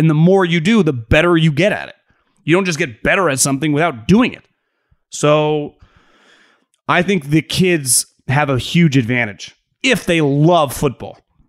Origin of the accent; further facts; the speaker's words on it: Winters, California, United States; I'm from Winters, California. It's like 10-minute drive from Davis.